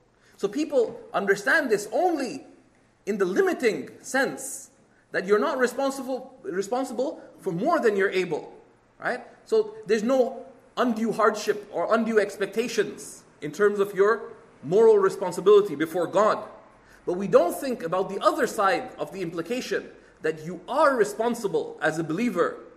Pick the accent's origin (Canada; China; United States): Canada; I'm a Pakistani Canadian. We accept hyphenation up north.